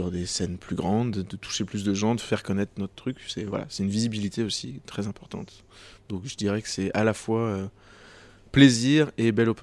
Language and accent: French; Lyon, Auvergne-Rhône-Alpes, France; C'est vrai que souvent en France, par exemple, la ville dans laquelle j'ai grandi, à Lyon, il y avait une scène très vivante sur un style en particulier